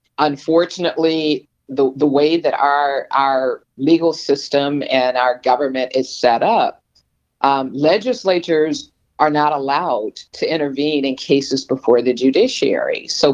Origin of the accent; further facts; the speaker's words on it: Birmingham, Alabama, United States; now in Baltimore County, United States; Now, I'm not from Maryland. I'm actually from Birmingham, Alabama. And when I decided to buy a house, you know, I've been living in the DMV for more than 30 years.